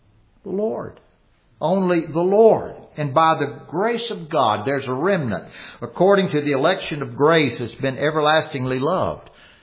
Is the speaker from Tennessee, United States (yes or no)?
no; Louisiana, United States; When I was growing up in Louisiana, my dad loved boiled okra.